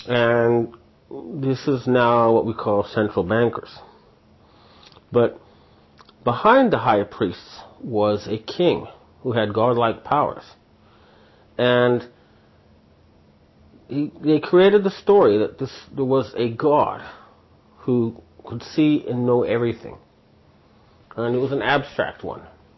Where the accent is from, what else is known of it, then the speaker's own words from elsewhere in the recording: Canada; as a Canadian, I was always kind of proud of the War of 1812. Thought, hey, this little Canada managed to hold off the United States.